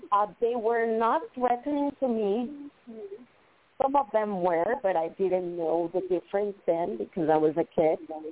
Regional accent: Boston, Massachusetts, United States; born there; Well, I was born in Boston. My parents are from Venezuela.

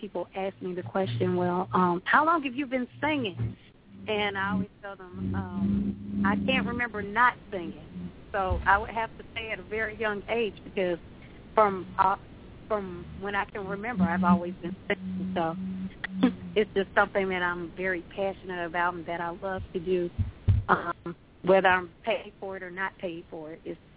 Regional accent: Decatur, Georgia, United States; Well, I am originally from Decatur, Georgia, and I grew up in church

